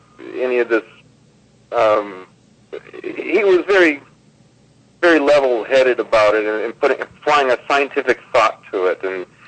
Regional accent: San Luis Obispo, California, United States; I'm from San Luis Obispo, California.

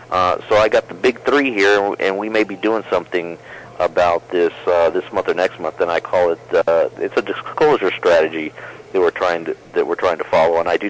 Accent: United States; Well, I'm an American through and through

